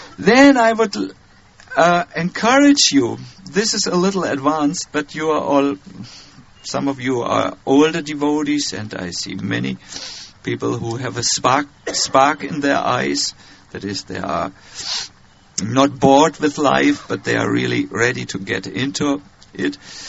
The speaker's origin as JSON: {"language": "English", "country": "Germany", "second_language": "English", "said": "I come from Germany."}